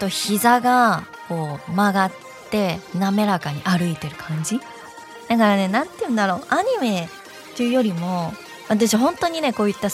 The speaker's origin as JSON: {"language": "Japanese", "region": "Shanghai", "country": "China", "tie": "born or raised there", "said": "子供の頃上海で過ごしたんですけど、"}